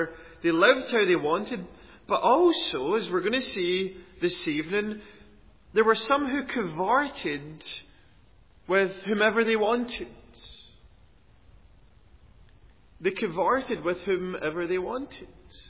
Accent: Scotland, United Kingdom; growing up in Scotland

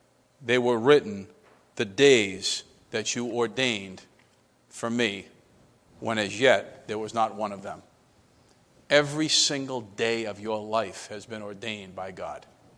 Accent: United States; now in Rhode Island, United States; I have no idea why I grew up in America. I have no idea why I'm here in Rhode Island.

